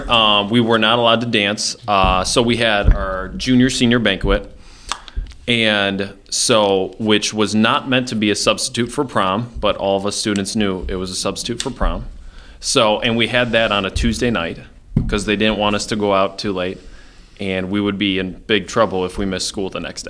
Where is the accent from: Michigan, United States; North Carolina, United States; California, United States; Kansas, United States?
Michigan, United States; Monroe; now in Winona Lake, United States; So I born and raised in Monroe, Michigan. Lived there my whole life up until I moved out here to Winona Lake, Indiana. So I'm from Monroe, Michigan. So about 40 minutes south of Detroit.